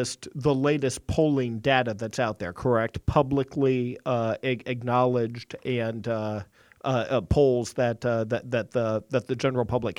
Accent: United States; I am here as a Christian, as a citizen, as an American, as a husband, and as a father.

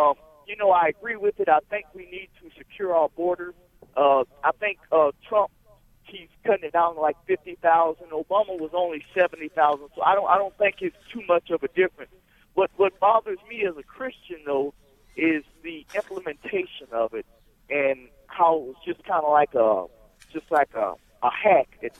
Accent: Florida, United States; I'm from Florida.

